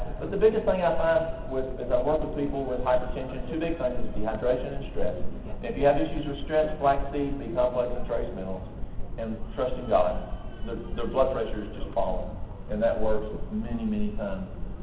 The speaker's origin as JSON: {"language": "English", "region": "Tennessee", "country": "United States", "said": "It was environmentally predisposed because I'm from East Tennessee and I eat East Tennessee diet. Just the same as my daddy, my granddaddy, and all the rest of them."}